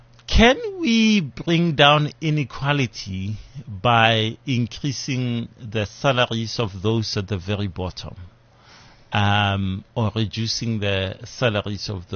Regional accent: Limpopo, South Africa; I'm from Limpopo originally.

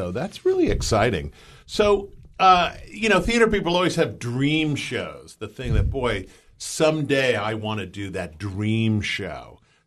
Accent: New Jersey, United States; as a 16-year-old growing up in New Jersey, I got to see the original run on Broadway of Sweeney Todd.

